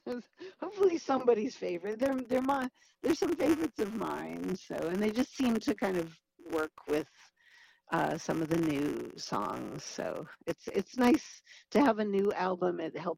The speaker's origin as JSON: {"language": "English", "town": "Pittsburgh", "region": "Pennsylvania", "country": "United States", "tie": "born or raised there", "moved": "as an adult", "said": "And coming of age, growing up in Pittsburgh, and then going to New York City in 1976 to go to art school."}